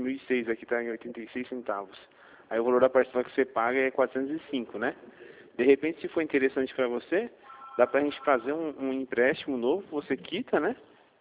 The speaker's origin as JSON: {"language": "Portuguese", "town": "Campinas", "region": "São Paulo", "country": "Brazil", "said": "Eu sou aqui de Campinas, né?"}